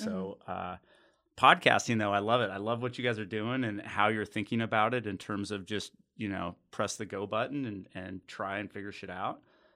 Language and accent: English; Phoenix, Arizona, United States; I'm a college dropout, but I'm a Phoenix boy. I was born in Phoenix. My family's from Phoenix.